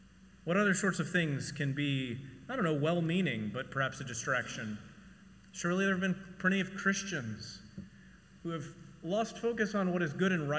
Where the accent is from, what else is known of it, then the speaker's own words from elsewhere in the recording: Texas, United States; I'm from Texas, don't you know? I would take my, because, again, being from Texas, summer camp in North Texas